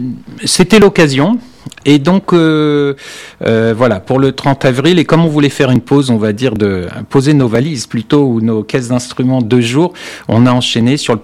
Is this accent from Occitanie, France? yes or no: no; Normandy, France; à l'origine, je viens d'une petite commune de Seine-Maritime